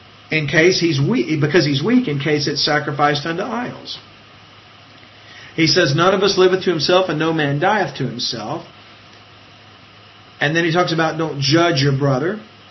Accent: Louisiana, United States; That's me. I'm a Cajun.

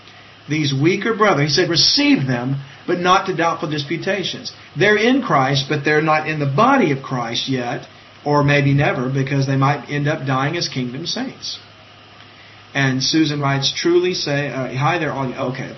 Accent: Louisiana, United States; That's me. I'm a Cajun.

